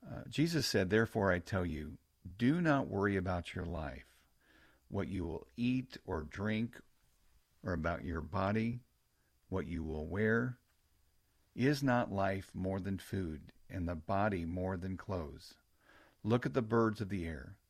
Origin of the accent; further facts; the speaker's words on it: Missouri, United States; I am from Missouri, the Show Me State.